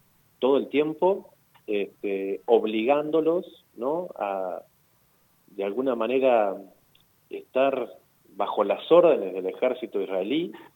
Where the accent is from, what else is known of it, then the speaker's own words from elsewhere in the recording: Argentina; me tocó vivir como argentino